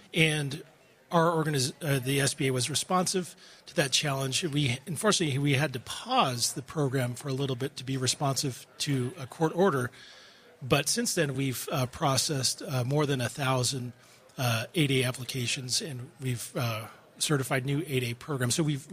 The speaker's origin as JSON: {"language": "English", "town": "Red Mesa", "region": "Arizona", "country": "United States", "tie": "born or raised there", "said": "if you're coming from Native background, like I grew up in Red Mesa, Arizona, and we don't have any banks in Red Mesa, Arizona."}